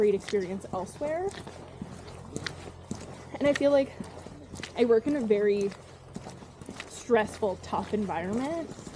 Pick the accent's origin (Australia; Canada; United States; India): Canada; especially as a Canadian.